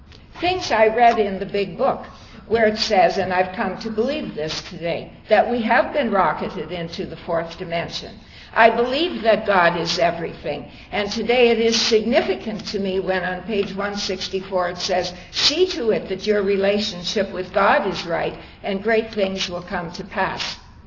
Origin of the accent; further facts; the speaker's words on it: Toronto, Ontario, Canada; I'm from Toronto, Canada.